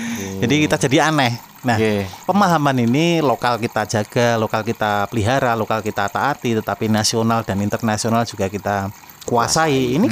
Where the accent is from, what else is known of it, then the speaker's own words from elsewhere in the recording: Java, Indonesia; meskipun kita ini orang Jawa, misalkan kita orang Nusantara tapi jarang menggunakan bahasa Jawa.